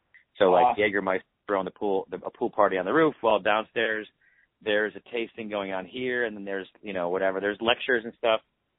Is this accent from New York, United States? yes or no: yes; Syracuse, New York, United States; I grew up in Syracuse where Syracuse University was our professional sports team.